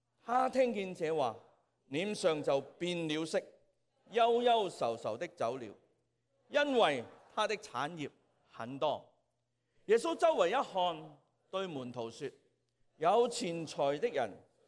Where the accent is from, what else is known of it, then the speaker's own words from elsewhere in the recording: Hong Kong; 用我们香港人讲的讲法就是说很硬耳。